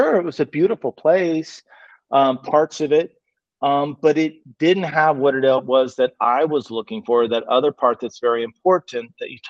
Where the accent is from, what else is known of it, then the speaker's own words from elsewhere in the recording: San Francisco, California, United States; in San Francisco and went to college up in the valley, up in Chico.